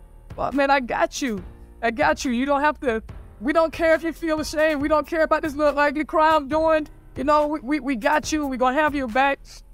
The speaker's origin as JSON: {"language": "English", "town": "St. Augustine", "region": "Florida", "country": "United States", "tie": "born or raised there", "said": "I grew up in St. Augustine, Florida, and like I said, we were, you know, poor on food stamps and welfare."}